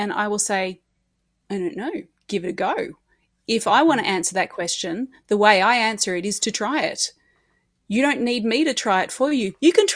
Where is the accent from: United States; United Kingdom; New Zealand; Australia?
Australia; New South Wales; I have been teaching in the past in my hometown here, which is just a tiny little rural town in New South Wales.